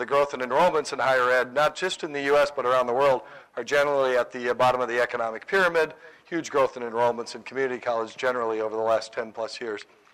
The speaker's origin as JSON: {"language": "English", "region": "Minnesota", "country": "United States", "tie": "born or raised there", "said": "welcome to my home state. I'm a Minnesotan, so grew up about 50 miles south of here."}